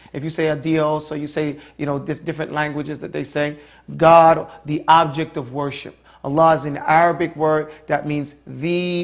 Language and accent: English; New York, United States; I think that the people in New York, as a New Yorker, people in New York don't blame the Muslims.